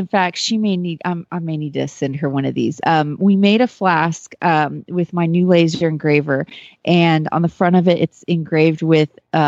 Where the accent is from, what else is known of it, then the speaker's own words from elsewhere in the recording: Kemp, Texas, United States; from Kemp, Texas